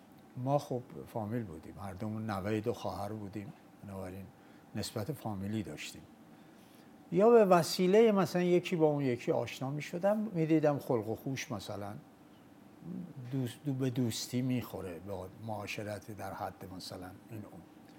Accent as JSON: {"language": "Persian", "town": "Sari", "region": "Mazandaran", "country": "Iran", "tie": "born or raised there", "said": "با توجه به اینکه من اون موقع مثلا دبیرستانی بودم، خب ساری بودم یا دانشجو بودم، تهران بودم. از ساری زیاد می اومدم تهران به خاطر خانواده پدریم"}